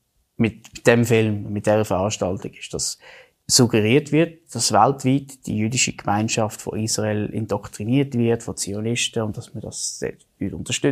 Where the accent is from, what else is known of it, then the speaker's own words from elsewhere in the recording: Zurich, Switzerland; ich wohne da in der Schweiz, und mit dem Film wird suggeriert, dass ich Teil von dieser Bubble bin, dass ich indoktriniert werde. Mhm. Und ich bin Schweizer, ich bin Zürcher, ich bin kein Israeli, ich bin kein Zionist